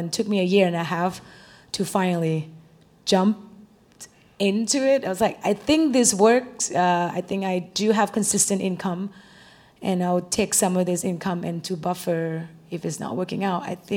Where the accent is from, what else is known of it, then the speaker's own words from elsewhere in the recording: Thailand; because I'm from Thailand, so we don't do tipping as much in Thailand either.